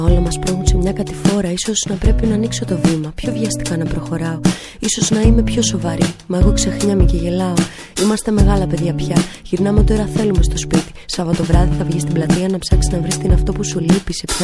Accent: Perama, Attica, Greece; now in Athens, Greece; και ζω στην Αθήνα. Αλλά μεγάλωσα στο Πέραμα, μια συνοικία του Πειραιά.

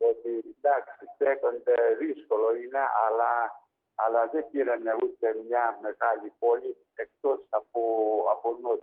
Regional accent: Ukraine; Greek is a second language; now in Piraeus, Greece; Έφυγα από την Ουκρανία. Πέντε μέρες δρόμος και εδώ 3-4 μέρα.

